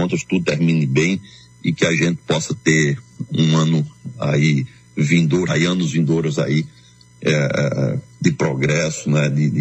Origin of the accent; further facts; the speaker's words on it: Brazil; Eu acho que a gente merece respeito como brasileiro de modo geral.